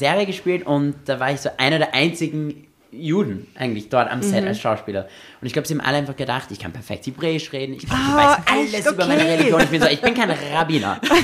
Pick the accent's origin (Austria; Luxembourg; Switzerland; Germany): Austria; ich bin auch in Österreich aufgewachsen